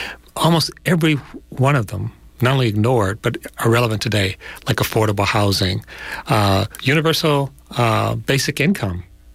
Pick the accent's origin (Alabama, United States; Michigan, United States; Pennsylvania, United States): Michigan, United States; Detroit; I'm from Detroit, which was featured prominently in the uprisings. I grew up in Detroit, went to segregated schools.